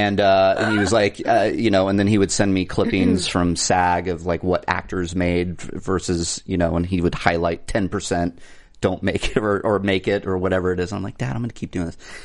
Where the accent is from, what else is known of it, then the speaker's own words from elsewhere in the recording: California, United States; And I mean, I grew up in Orange County, so very, very close.